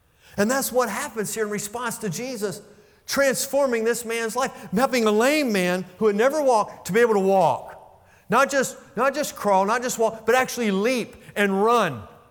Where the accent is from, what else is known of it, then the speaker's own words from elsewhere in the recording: Newport News, Virginia, United States; It's been over 2 decades since I called this area home. I was raised in Newport News. I still have family who live there.